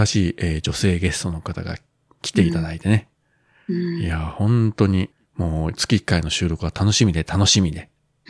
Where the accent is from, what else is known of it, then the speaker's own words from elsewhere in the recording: Kyushu, Japan; 生粋の九州人の自分ですらバテてるんだから当然ですよ。